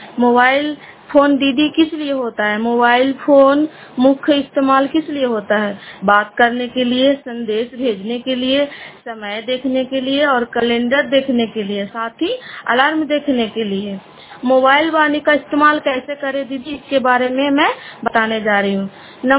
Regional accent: Indaut, Bihar, India; मैं इंदौत पंचायत हिलसा प्रखंड की निवासी हूँ। इंदौत गांव है मेरा।

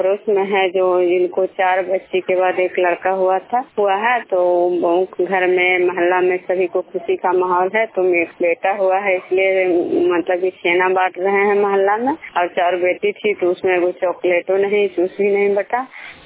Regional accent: Vishnupur, Bihar, India; मैं विष्णुपुर ग्राम खजरा पंचायत नालंदा जिला नगर प्रखंड के निवासी हूँ।

